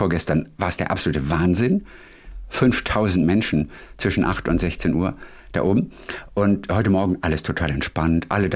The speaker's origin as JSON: {"language": "German", "region": "Northern Germany", "country": "Germany", "said": "also ich bilde mir das jetzt als Norddeutscher"}